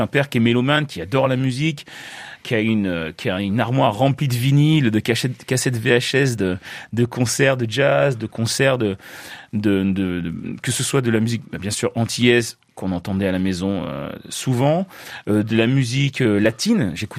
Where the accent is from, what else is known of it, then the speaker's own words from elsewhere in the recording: Le Havre, Normandy, France; born there; Je suis né au Havre, et mon père est né en Martinique, il est né en Lamantin, plus précisément à Roche-Carré. Du côté de ma mère, son grand-père était martiniquais